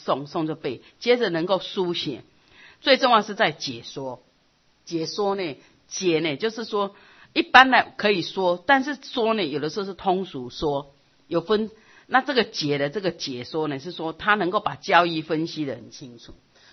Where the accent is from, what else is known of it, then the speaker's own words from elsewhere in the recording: Taiwan; 我不知道是我们台湾人